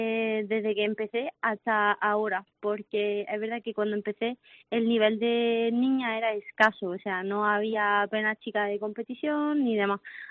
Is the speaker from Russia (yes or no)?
no; Jaén, Andalusia, Spain; a los que siempre estoy agradecida es a mi tierra y a Jaén, y lo intento llevar siempre a lo más alto.